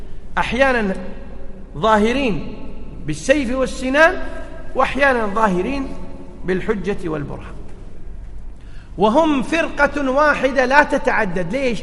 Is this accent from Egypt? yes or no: no; Kuwait; يبيع تمائم، يسميه حجب حنا عندنا بالكويت.